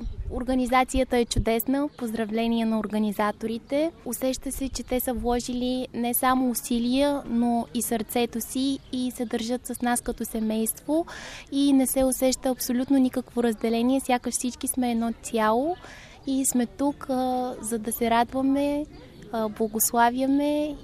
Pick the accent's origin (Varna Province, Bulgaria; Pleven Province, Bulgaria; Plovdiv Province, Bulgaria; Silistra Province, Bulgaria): Plovdiv Province, Bulgaria; Rakovski; от Раковски съм, Енория през Свето Сърце Исусово и съм на 20 години